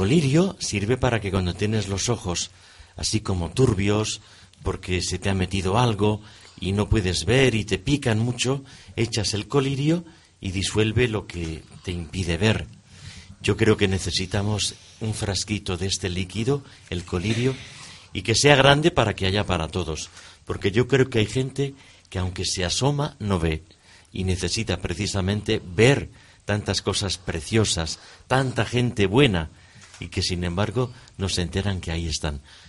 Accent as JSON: {"language": "Spanish", "town": "Madrid", "region": "Community of Madrid", "country": "Spain", "said": "yo soy de Madrid"}